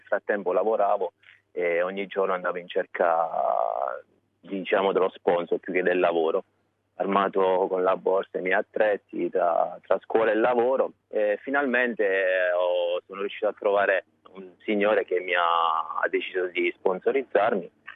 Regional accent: Guardiagrele, Abruzzo, Italy; vengo dall'Abruzzo, un paese in provincia di Chieti, Guardia Grele. Sono figlio di artigiani, tre generazioni di barbieri, e quindi si può dire che ce l'ho nel sangue, sono cresciuto dentro il salone.

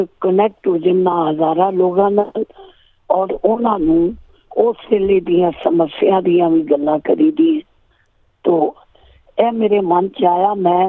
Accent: Amritsar, Punjab, India; moved away; ਮੈਂ ਬੇਸਿਕਲੀ ਅੰਮ੍ਰਿਤਸਰ ਦਾ ਰਹਿਣ ਵਾਲਾ

